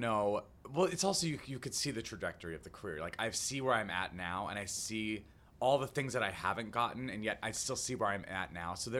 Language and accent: English; Albuquerque, New Mexico, United States; I used to sing Les Miserables in my bedroom, you know, growing up in Albuquerque, New Mexico, like sing all the roles.